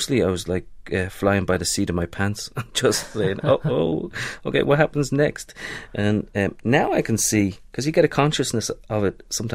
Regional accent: Dublin, Leinster, Ireland; I'm from Dublin. My folks still live in Dublin. I got brother and sister over there too, and I go home 5-6 times a year.

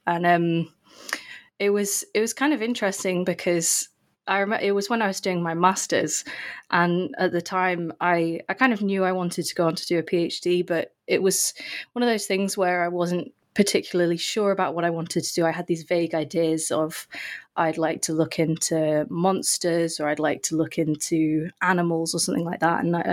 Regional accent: England, United Kingdom; Okay, so I'm from England.

